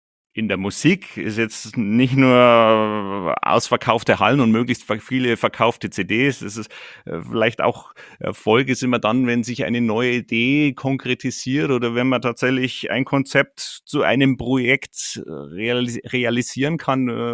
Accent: Bad Tölz, Bavaria, Germany; born there; Ich bin Bayer durch und durch. Ich bin hier in Bad Hölz geboren und ich stehe voll zu meinen Wurzeln. Ich bin mit Rockmusik aufgewachsen

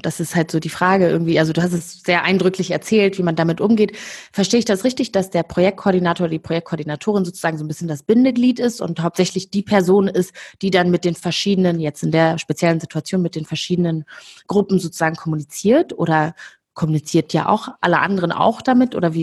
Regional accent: Rwanda; ich bin in Rwanda geboren und aufgewachsen, habe den Genozid überlebt und wir sind dann eben nach unserer Flucht, als der Genozid dann zu Ende war, dann wieder zurück nach Kigali gekommen.

